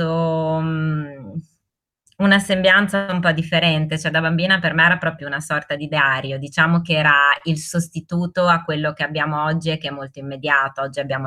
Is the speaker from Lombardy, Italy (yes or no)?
no; Bologna, Emilia-Romagna, Italy; born there; io sono nata e vivo a Bologna